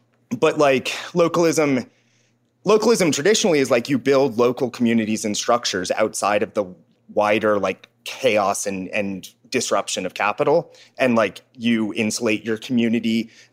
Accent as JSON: {"language": "English", "town": "Cincinnati", "region": "Ohio", "country": "United States", "tie": "born or raised there", "said": "because I grew up in Cincinnati"}